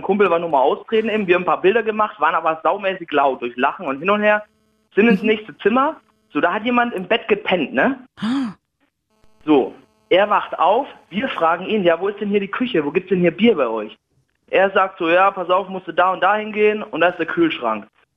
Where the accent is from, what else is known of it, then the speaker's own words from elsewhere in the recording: Coburg, Bavaria, Germany; now in Augsburg, Germany; Nee, in Coburg, aber die kommen mich auch öfters mal in Augsburg besuchen